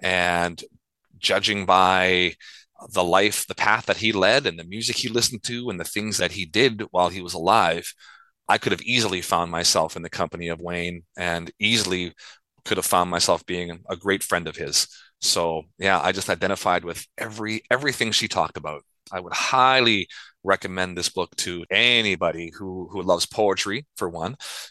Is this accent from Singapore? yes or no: no; Winnipeg, Manitoba, Canada; I am from Winnipeg, Manitoba, which is located on Treaty 1 territory.